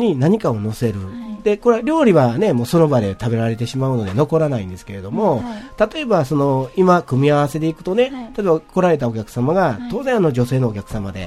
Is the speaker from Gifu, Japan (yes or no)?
no; Kyoto, Japan; まあ、京都人としてはね、やっぱりそうなんも縁ちゃうかなみたいな。